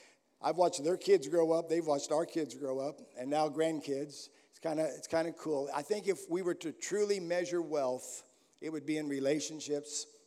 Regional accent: United States; accent: American; Now, you can tell Steve has not lost his Aussie accent, and I've not lost my American accent.

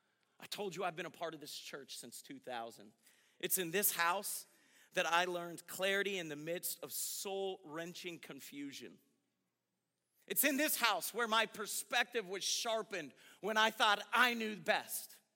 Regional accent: Georgia, United States; It's from growing up in Georgia.

